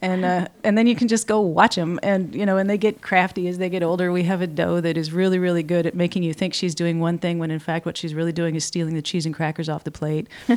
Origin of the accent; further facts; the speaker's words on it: California, United States; and I grew up in Humboldt County, and I grew up with chickens and a horse